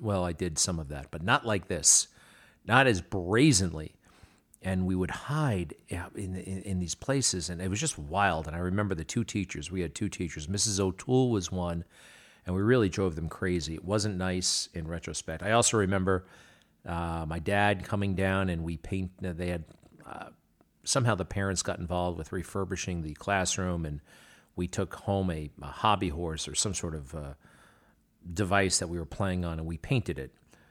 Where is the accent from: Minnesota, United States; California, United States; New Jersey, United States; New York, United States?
New York, United States; Baldwin; also born or lived in Manhasset; I was born on December 17th, 1968, in Manhasset, New York, on Long Island. North Shore Hospital is where I was born. At the time, I was living in Baldwin, New York.